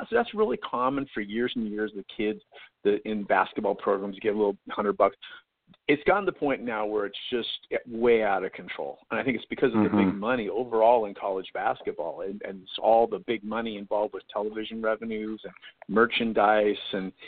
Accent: Seattle, Washington, United States; when I was a kid growing up in Seattle

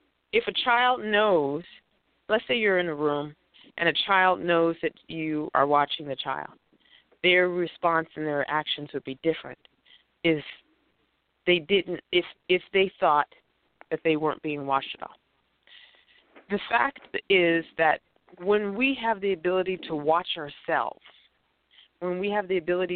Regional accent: United States; I am an American. I'm very proud to be an American. I am a person who is most familiarized with the American way of culture. I did not grow up in other countries.

